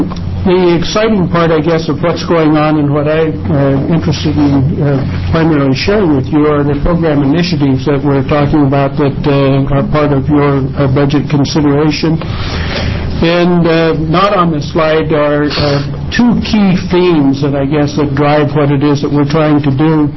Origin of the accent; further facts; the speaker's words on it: Lakeview, Oregon, United States; I am an Oregonian. I was born and I grew up in Lakeview. And if there's any place in Oregon that's rural, it is Lakeview.